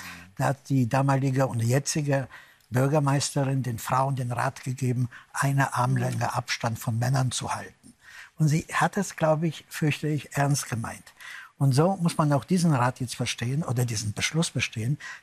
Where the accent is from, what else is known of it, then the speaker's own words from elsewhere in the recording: Cologne, North Rhine-Westphalia, Germany; Gott sei Dank bin ich nicht in Köln. Ich bin in Köln groß geworden. Ich habe da 22 Jahre gelebt und bin heute noch traumatisiert.